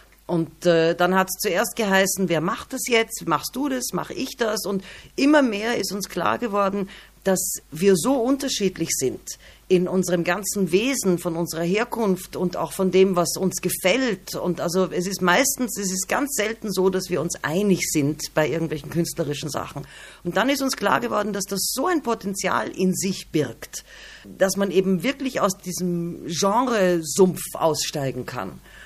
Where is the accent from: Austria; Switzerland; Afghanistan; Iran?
Austria; ich bin ja auch keine Österreicherin, also ich habe das in der Familie, mein Vater und ich, wir sind Amerikaner. Aber natürlich bin ich in Österreich sozialisiert.